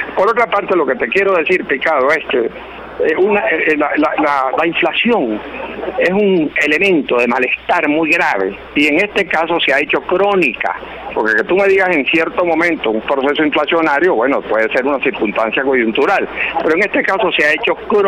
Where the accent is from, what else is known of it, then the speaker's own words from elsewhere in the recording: Venezuela; Para que podamos seguir conversando como venezolanos